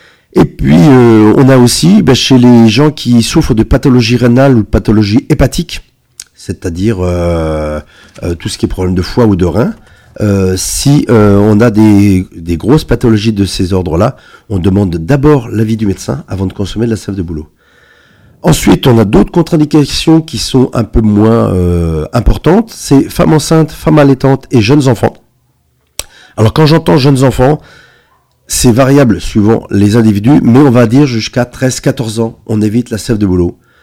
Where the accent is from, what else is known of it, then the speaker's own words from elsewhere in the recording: France; born there; je suis quelqu'un de la campagne, moi je suis né à Cérenfoultourte, en plein milieu de la campagne